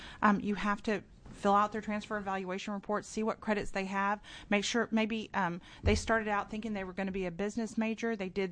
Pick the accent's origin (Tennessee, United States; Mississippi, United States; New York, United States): Tennessee, United States; And with all the talk of Tennessee, since that is my home state and I grew up there